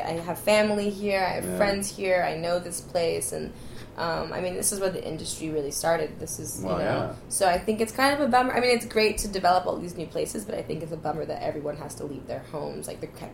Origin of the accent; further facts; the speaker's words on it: New York, United States; also born or lived in Los Angeles / Miami; I grew up in L.A. until I was 11, and then I lived in Miami, and then I lived in New York.